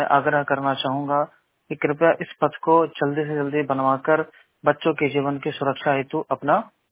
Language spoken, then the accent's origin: Hindi; Dhanbad, Jharkhand, India; now in Jamshedpur, India; धनबाद जिले का निवासी हूं, परंतु मैं अभी जमशेदपुर झारखंड में रह रहा हूं।